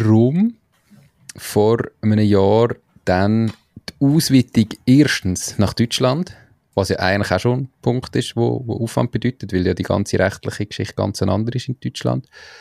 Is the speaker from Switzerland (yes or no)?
yes; Switzerland; Da haben wir als Schweizer manchmal das Gefühl, es ist kompliziert.